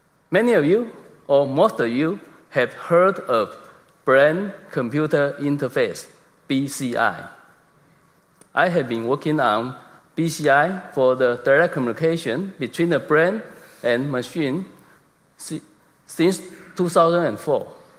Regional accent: Taiwan; English is a second language; now in Sydney, Australia; I live and work in Australia, but I am originally from Taiwan. I moved to Sydney 8 years ago and now run an university research center there.

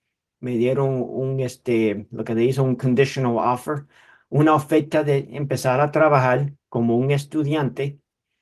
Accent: Miami, Florida, United States; yo fui el resultado de una familia exiliada a Miami. Nací, me crié en Miami en un vínculo cubano tradicional. Era una familia muy tradicional, con respeto, honor, integridad.

